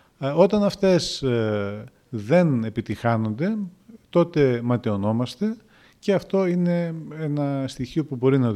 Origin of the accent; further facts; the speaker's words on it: Trikala, Thessaly, Greece; εγώ που κατάγομαι και από τα Τρίκαλα που ζω εκεί